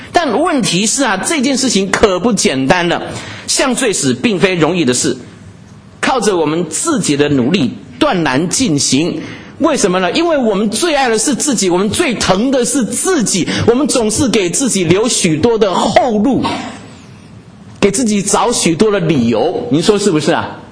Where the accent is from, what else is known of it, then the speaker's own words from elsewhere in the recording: Taiwan; 我从台湾来，在台湾呢，这个有这个死刑